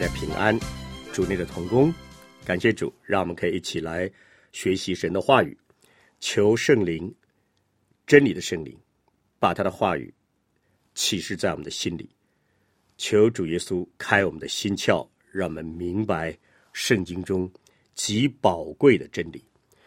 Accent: China; 突然用我们中国人平常讲的话叫恍然大悟啊

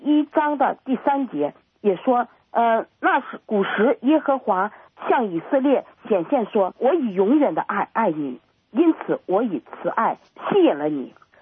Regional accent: China; 我觉得这个代哈，不是我们中国人所说的祖孙三辈人的这种代

